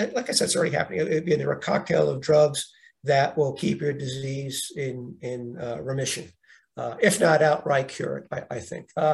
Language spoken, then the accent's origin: English; Brooklyn, New York, United States; I grew up in Brooklyn. My wife grew up in Brooklyn. My father had a Carvel.